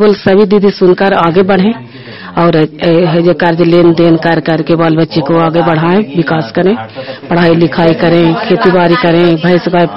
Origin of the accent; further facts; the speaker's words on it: Nagarnausa, Bihar, India; नगर नौसा प्रखंड नालंदा जिला से बोल रही हूँ।